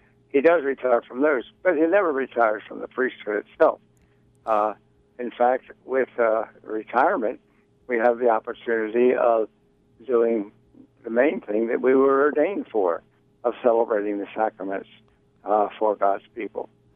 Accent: Baltimore, Maryland, United States; Born and raised in St. Dominic's Parish, out in Hamilton.

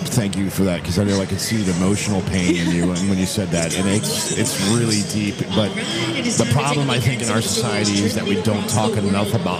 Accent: Florida, United States; I'm a boy from Florida, and Florida, and we don't have rodeos.

